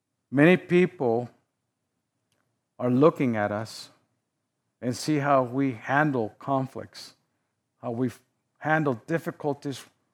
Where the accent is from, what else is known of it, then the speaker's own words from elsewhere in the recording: Southwest, United States; Living here in the West, and me growing up in the Southwest, where there's a lot of cattle has to be moved